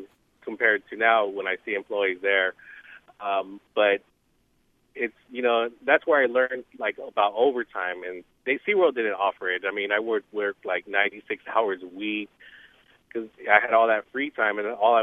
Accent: San Antonio, Texas, United States; I grew up here in San Antonio, and right now I'm 31

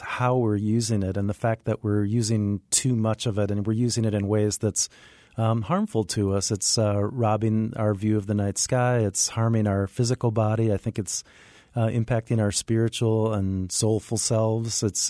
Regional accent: Minnesota, United States; born or raised there

